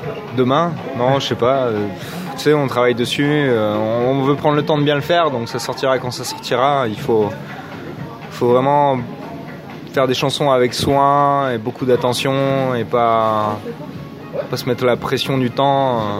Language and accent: French; Toulouse, Occitanie, France; c'est important de se rappeler d'où tu viens. Et c'est toujours émouvant d'y revenir. Tu vois, à chaque fois qu'on revient à Toulouse ou dans la région, on est hyper touché